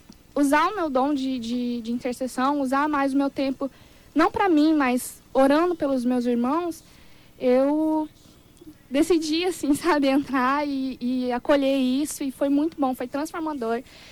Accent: Maringá, Paraná, Brazil; now in Dourados, Brazil; Sou de Maringá, Paraná.

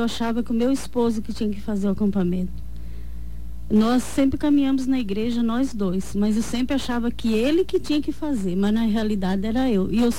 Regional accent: Carapó, Mato Grosso do Sul, Brazil; Eu sou de Carapó.

